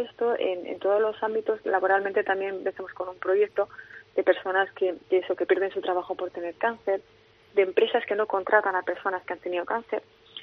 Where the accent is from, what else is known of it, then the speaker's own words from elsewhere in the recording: Asturias, Spain; que soy asturiana con suerte, que me encanta tener muchas razones para ir a Asturias